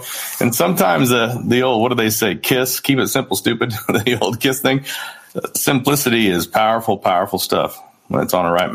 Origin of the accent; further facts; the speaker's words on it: Oklahoma, United States; as a kid growing up in Oklahoma, outside the bubble, off the mothership